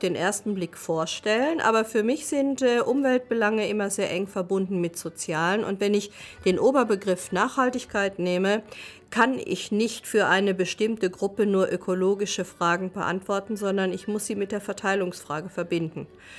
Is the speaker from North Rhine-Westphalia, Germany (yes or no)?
yes; North Rhine-Westphalia, Germany; born there; now in Ulm, Germany; Und ich bin im Sauerland geboren, war dann eben in Esslingen beim Studium und jetzt in Ulm. Und das ist meine Heimat.